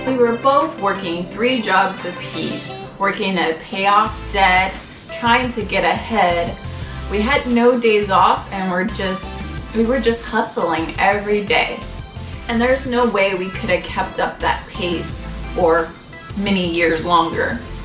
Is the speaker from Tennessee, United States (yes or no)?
yes; Nashville, Tennessee, United States; So we're from Nashville, Tennessee, also known as Music City, USA. We both worked in clinical trials in Nashville for many, many years.